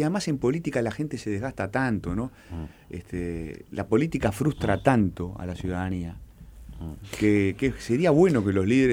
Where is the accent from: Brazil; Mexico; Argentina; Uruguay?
Uruguay; Yo al menos me crié en ese Uruguay